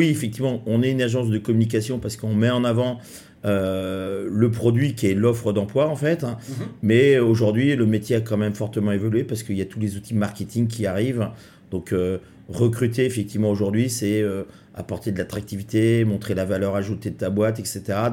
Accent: Châteaubriant, Pays de la Loire, France; je suis originaire de Châteaubriant, qui était une petite banlieue à 60 km de Nantes.

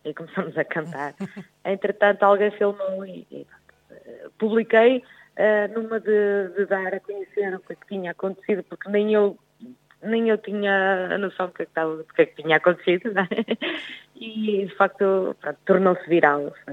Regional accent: Guimarães, Braga, Portugal; eu sou daqui natural de Tens Guimarães

